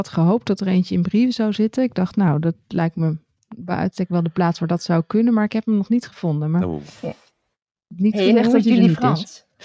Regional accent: Netherlands; Het zal altijd te horen zijn dat we uit Nederland komen.

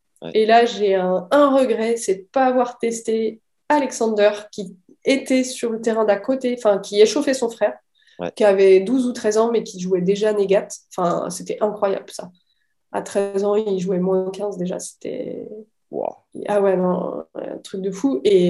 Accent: Metz, Grand Est, France; je suis de Metz

